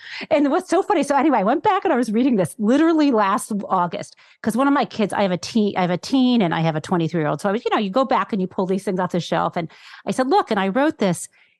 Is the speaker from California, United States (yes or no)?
no; West Bloomfield, Michigan, United States; I grew up in West Bloomfield, sort of Bloomfield Hills area, except we were, this sounds so weird, like my father was a doctor, so you would think, okay, you know, Bloomfield Hills doctor, but we were like in, you know, West Bloomfield, not as fancy.